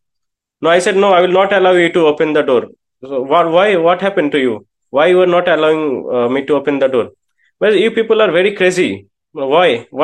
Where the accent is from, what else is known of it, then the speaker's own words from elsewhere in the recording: Kolkata, West Bengal, India; English is a second language; now in Vrindavan, India; See, I'm in Vrindavan. I'm from Kolkata, the city of joy.